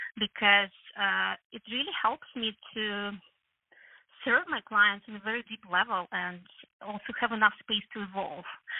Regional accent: Ukraine; English is a second language; moved away as an adult; also born or lived in California, United States; now in United States; I'm originally from Ukraine, so you can still hear my accent. And then I moved to California

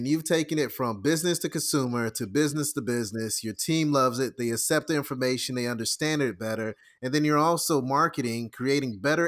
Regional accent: Detroit, Michigan, United States; also born or lived in Philadelphia / Orlando; Detroit. So people can never really tell where I'm from. I lived in Philadelphia. I lived in Orlando, so my accent is real jacked up.

